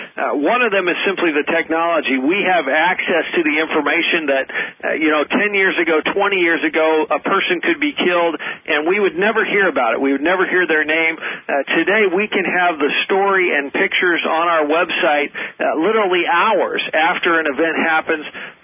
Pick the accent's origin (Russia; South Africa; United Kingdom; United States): United States; And, you know, as an American, that just freaked me out.